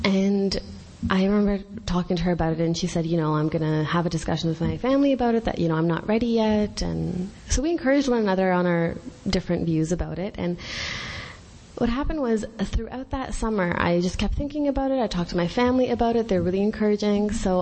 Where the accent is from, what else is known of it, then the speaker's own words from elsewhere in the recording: Thornhill, Ontario, Canada; I grew up in Thornhill in Ontario, and there's not that many Muslims who live there.